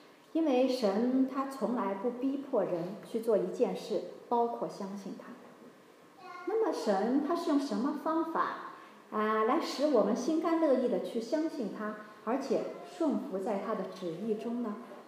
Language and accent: Chinese; Shanghai, China; 你知道我们上海人，虽然我们住房条件不好，家里很小